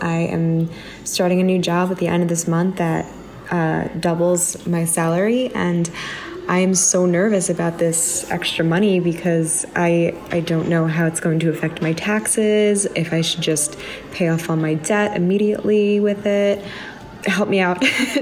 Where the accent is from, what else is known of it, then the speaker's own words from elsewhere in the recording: New York, United States; Hi, Matt and Joel. … I'm from New York.